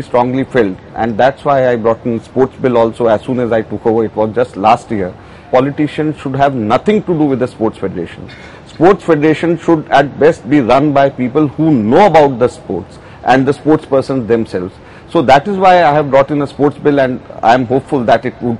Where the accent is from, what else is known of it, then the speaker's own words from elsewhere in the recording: India; I did what naturally, as an Indian, I thought I should do.